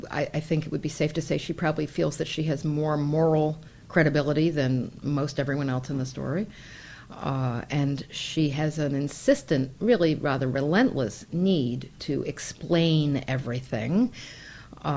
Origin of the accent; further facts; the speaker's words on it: New York City, New York, United States; now in New Haven, United States; I grew up in New York City. I've been in the New Haven area for 33 years, but it's not my hometown. It is my hometown now in a certain way.